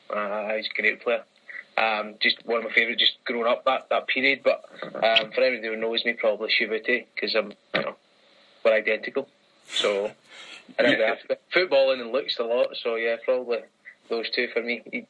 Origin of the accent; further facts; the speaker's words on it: Kilmarnock, Scotland, United Kingdom; I'm from Kilmarnock.